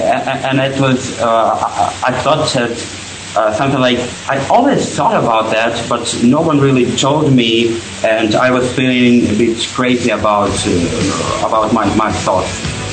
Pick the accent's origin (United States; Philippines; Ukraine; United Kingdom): Ukraine; Crimea; English is a second language; now in Kyiv, Ukraine; I'm studying in Kyiv right now. But originally I'm from Crimea